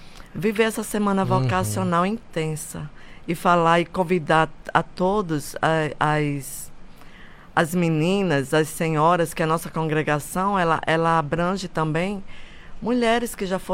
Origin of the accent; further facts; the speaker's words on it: Natal, Rio Grande do Norte, Brazil; now in Paranaguá, Brazil; sou noviça das Irmãs do Milagre Eucarístico. E eu sou de Natal, Rio Grande do Norte.